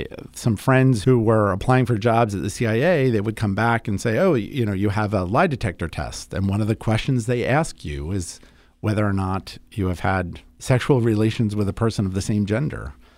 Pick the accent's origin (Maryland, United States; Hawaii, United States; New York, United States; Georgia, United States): Maryland, United States; Silver Spring; Yep. I grew up in Silver Spring.